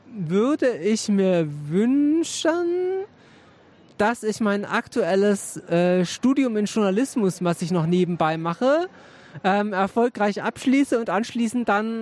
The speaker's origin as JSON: {"language": "German", "region": "Berlin", "country": "Germany", "lives_now": "Hamburg, Germany", "said": "also ich kann jetzt natürlich hier auch als Berlinerin, kann ich jetzt den Vergleich Berlin-Hamburg so ein bisschen aufbauen."}